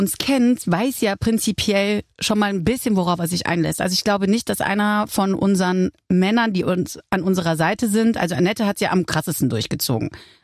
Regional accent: Cologne, North Rhine-Westphalia, Germany; wir sind alle in Köln im gleichen Dorf groß geworden.

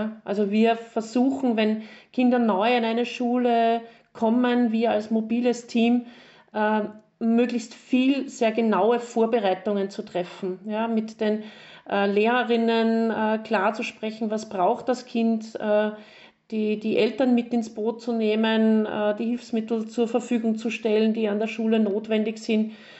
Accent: Upper Austria, Austria; ich komme ja aus Oberösterreich.

